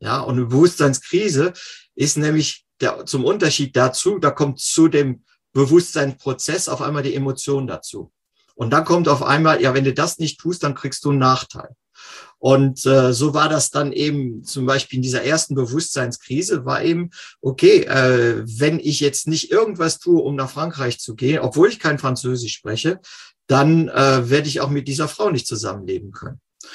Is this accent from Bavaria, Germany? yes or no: no; Cologne, North Rhine-Westphalia, Germany; Ursprünglich bin ich in Köln aufgewachsen.